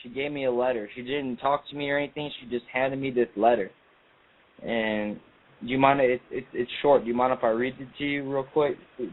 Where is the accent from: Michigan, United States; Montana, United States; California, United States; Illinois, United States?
Illinois, United States; Chicago; Oh no, I'm actually out in Colorado right now, but I'm from Chicago.